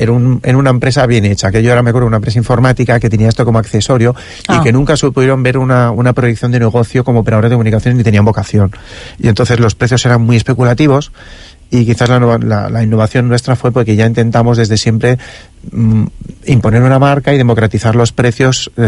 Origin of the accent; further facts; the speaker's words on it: Madrid, Community of Madrid, Spain; now in Pollensa, Spain; quizás porque vengo de la península, así que soy originario de Madrid